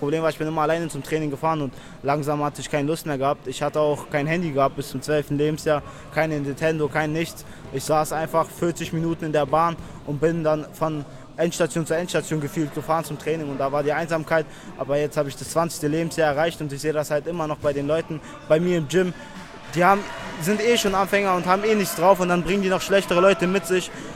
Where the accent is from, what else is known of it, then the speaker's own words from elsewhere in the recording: Dagestan, Russia; now in Germany; aber hauptsächlich war die Inspiration meine Heimat Dagestan. Da ist es Nationalsport, Volkssport und meine Eltern haben da auf jeden Fall viel Mühe reingegeben.